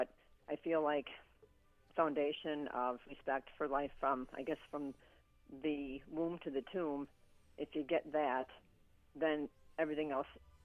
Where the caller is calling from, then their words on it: Grays Lake, Illinois, United States; Hi, I'm calling from Grays Lake, Illinois.